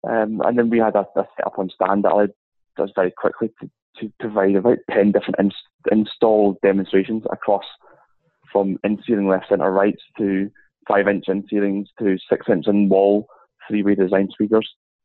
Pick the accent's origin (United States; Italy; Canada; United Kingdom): United Kingdom; Scotland; accent: Scottish; That's my Scottish accent getting in there.